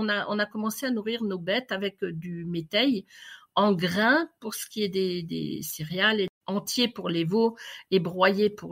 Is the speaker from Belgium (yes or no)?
no; Grand Est, France; chez nous en Alsace.